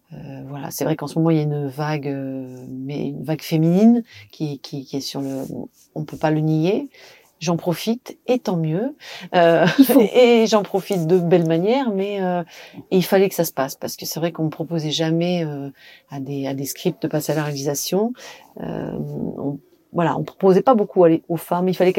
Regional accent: South-West, France; dans ma région d'origine un peu, parce que bon, étant du sud-ouest, j'étais quand même souvent dans les Pyrénées.

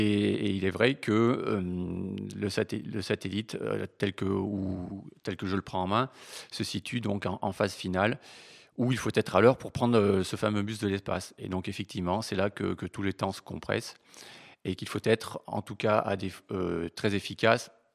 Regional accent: Auvergne-Rhône-Alpes, France; Je suis originaire du Puy-de-Dôme et c'est là que j'ai fait mes premiers pas en tant que coureur.

